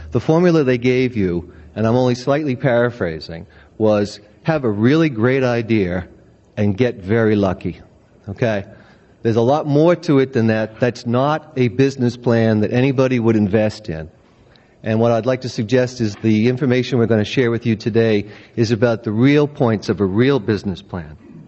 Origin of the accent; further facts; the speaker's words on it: Boston, Massachusetts, United States; the half a book was a guidebook to my hometown of Boston. And indeed, I am from Boston.